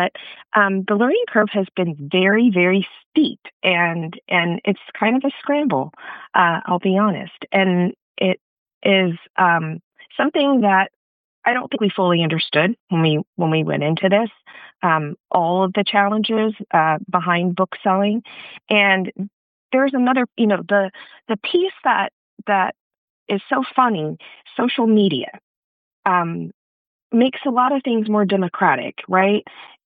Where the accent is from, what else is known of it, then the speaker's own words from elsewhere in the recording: Austin, Texas, United States; We grew up together in Austin, Texas, and public libraries were such a big part of our lives back then.